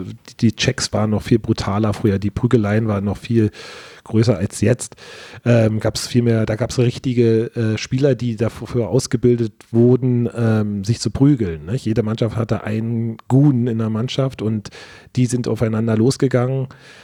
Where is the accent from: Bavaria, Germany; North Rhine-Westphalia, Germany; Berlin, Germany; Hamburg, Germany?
Berlin, Germany; damals als Berliner wurde man nicht großartig gefördert